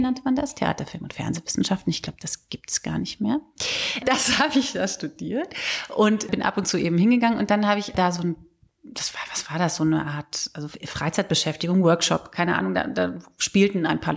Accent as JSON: {"language": "German", "town": "Leverkusen", "region": "North Rhine-Westphalia", "country": "Germany", "tie": "born or raised there", "also_born_or_lived": "Cologne", "said": "Ich bin ja in Köln geboren, in Leverkusen aufgewachsen und habe zu der Zeit dann wieder in Köln gelebt."}